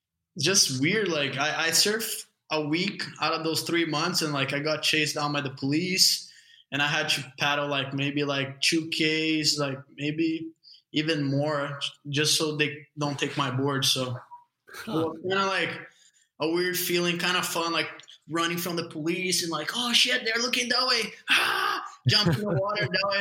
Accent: Guarujá, São Paulo, Brazil; English is a second language; so I'm from Guarujá. It's a couple hour drive from the airport in São Paulo. And it's like a little, it's kind of a fisherman city, but it's like a small town.

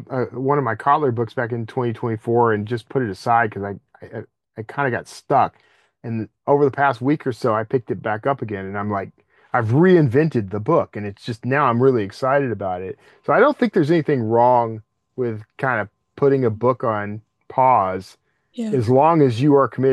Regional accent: Texas, United States; yeah, I'm from Texas.

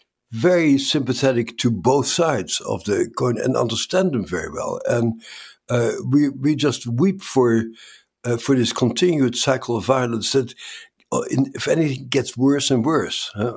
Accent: Netherlands; But I grew up in the Netherlands at the end of the Second World War.

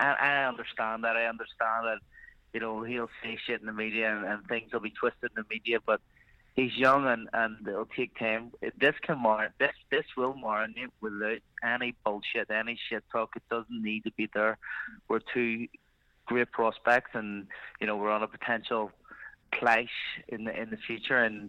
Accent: Ireland; I believe that because I am Irish, you know, I need to represent my country

